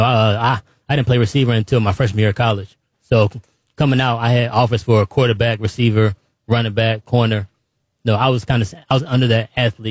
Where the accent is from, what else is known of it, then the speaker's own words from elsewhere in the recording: Baltimore, Maryland, United States; especially with Under Armour being right in my backyard. I'm from Baltimore.